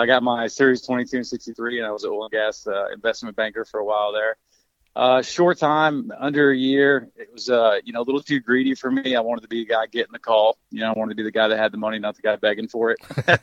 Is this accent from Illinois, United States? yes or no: no; Mammoth Cave, Kentucky, United States; I'm originally from Mammoth Cave, Kentucky, really in the middle of nowhere. I grew up on a horse riding stables and horseman's campground.